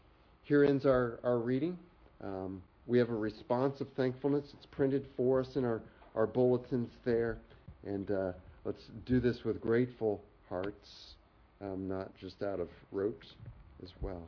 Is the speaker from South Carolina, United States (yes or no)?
no; Delaware, Ohio, United States; We lived in my hometown of Delaware, Ohio, until January 1st.